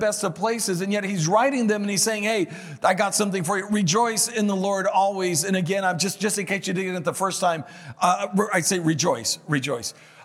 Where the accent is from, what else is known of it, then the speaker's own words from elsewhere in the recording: Canary Islands, Spain; growing up in the Canary Islands, my brother had a mouth on him and that used to get him in trouble.